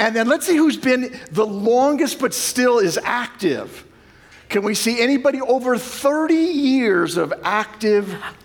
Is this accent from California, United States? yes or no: yes; California, United States; We're from Orange County, so we're at a university, Bible University.